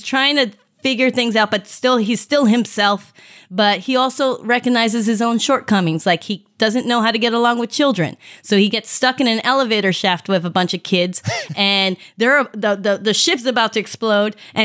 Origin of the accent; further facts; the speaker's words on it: Mexico; I grew up in Mexico.